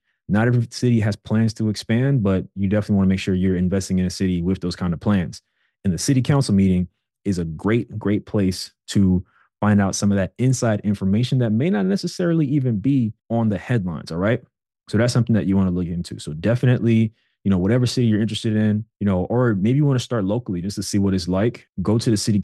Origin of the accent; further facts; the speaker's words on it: Brooklyn, New York, United States; I'm from Brooklyn originally, and it felt like overnight there were bike lanes all over the city.